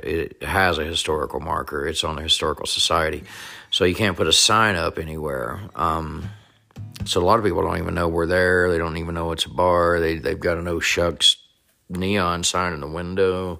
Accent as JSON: {"language": "English", "town": "Atlanta", "region": "Georgia", "country": "United States", "also_born_or_lived": "South Carolina", "lives_now": "Utah, United States", "said": "Of course, I am from the Atlanta, Georgia area, born in South Carolina. And I now reside in Utah"}